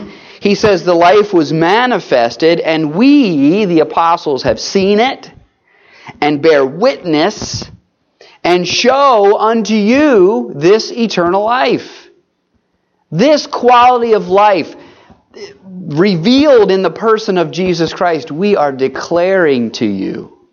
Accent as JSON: {"language": "English", "region": "New Jersey", "country": "United States", "said": "Now, I'm from South Jersey, and Philly is right just down the road."}